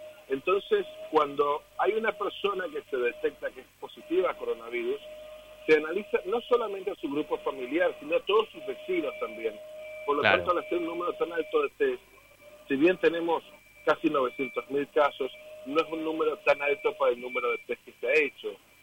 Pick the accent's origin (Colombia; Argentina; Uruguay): Argentina; Tucumán; moved away as an adult; acá desde hace 6 años. Vine por una invitación de trabajo el día que me recibí de abogado. Yo soy tucumano. Y el día que me recibí vine acá a vivir